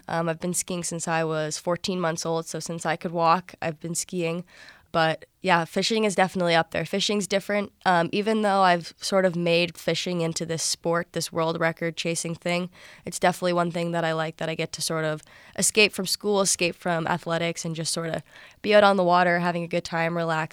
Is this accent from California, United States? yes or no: yes; Lake Tahoe, California, United States; I am actually from Lake Tahoe, California